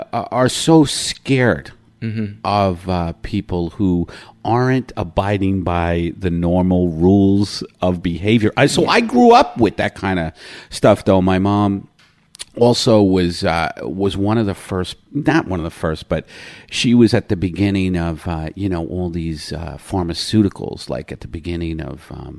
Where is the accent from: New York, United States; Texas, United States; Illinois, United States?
New York, United States; Brooklyn; also born or lived in Staten Island; I was born in Brooklyn, and then at nine we moved to Staten Island, which was the country to my dad, another borough of New York that was actually kind of rural, but it only lasted a couple of years.